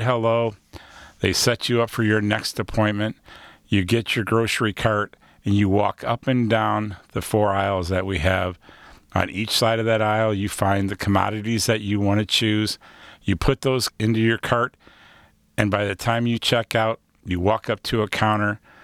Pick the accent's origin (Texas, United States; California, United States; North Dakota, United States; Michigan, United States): Michigan, United States; Farmington Hills; I can tell you with all honesty, growing up in Farmington Hills, I had friends that did the same thing I did.